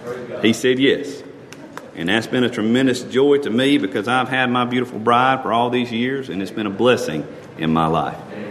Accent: Mississippi, United States; Been at Ereda Church, which is close to where I grew up in Mississippi.

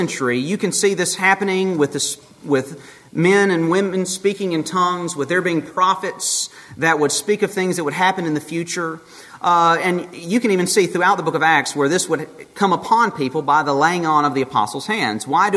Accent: United States; Personally, when I'm an American.

